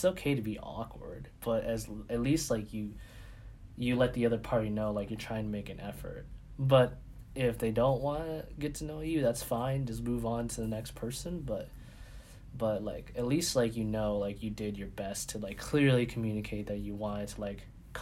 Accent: United States; It's, like, because you grew up in America, and you're born in America. I'm, like, yeah, I recognize that I'm American

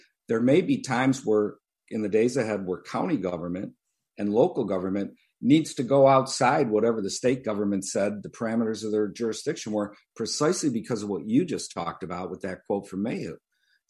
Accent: Detroit, Michigan, United States; I grew up in Detroit.

